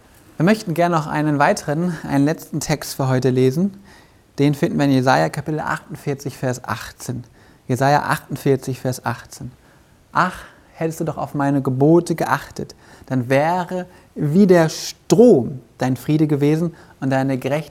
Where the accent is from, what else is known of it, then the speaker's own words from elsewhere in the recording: Baden-Württemberg, Germany; Also dort, wo wir wohnen, haben wir an der Rheinebene, ich komme ja da aus der Ecke Freiburg, Lahr, Offenburg